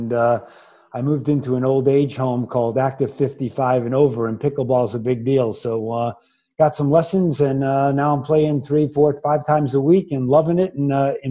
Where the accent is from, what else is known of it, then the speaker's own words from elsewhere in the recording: New York City, New York, United States; now in Los Angeles, United States; the abbreviated version, Wes, is I grew up in New York City, went to Los Angeles on a vacation, and never went home.